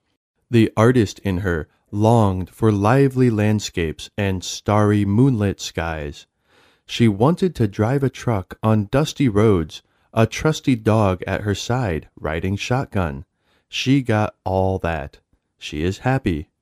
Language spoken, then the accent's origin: English; Maine, United States; We grew up together in Maine and have said for years that we should have an annual event.